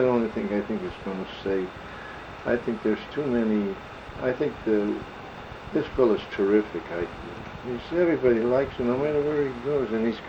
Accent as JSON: {"language": "English", "town": "Pittsburgh", "region": "Pennsylvania", "country": "United States", "tie": "born or raised there", "said": "I was born and raised in Pittsburgh."}